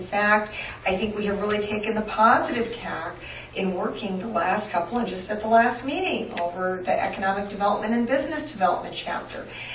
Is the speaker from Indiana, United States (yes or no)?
yes; Indiana, United States; my home state of Indiana